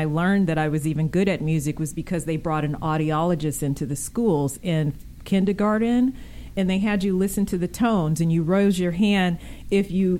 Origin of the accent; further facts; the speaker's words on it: Grand Blanc, Michigan, United States; also born or lived in Ann Arbor; I grew up in Grand Blanc, Michigan, which is not far from Flint, about 15 miles away. And then, of course, I went on to Ann Arbor to go to school